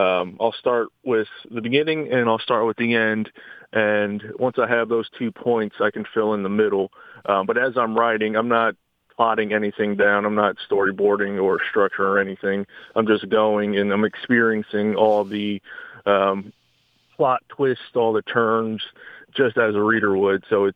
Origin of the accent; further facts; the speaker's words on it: France; also born or lived in Italy / Greece; So I was raised in Europe, France, Italy, and Greece, to be specific.